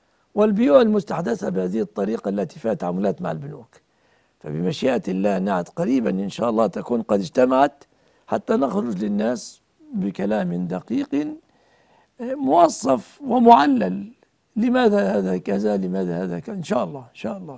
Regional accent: Egypt

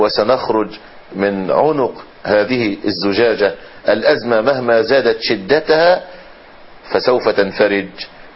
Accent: Egypt; حدث عند الناس، عندنا في مصر، عند الكثيرين من أهل مصر، نوع من أنواع اليأس.

